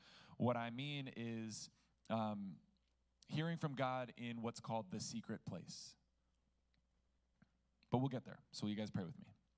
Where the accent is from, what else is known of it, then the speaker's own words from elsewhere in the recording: California, United States; For those of you that know, I came from California. I know, I'm that new guy from California. Better yet, or maybe worse, I'm that new guy from the Bay Area.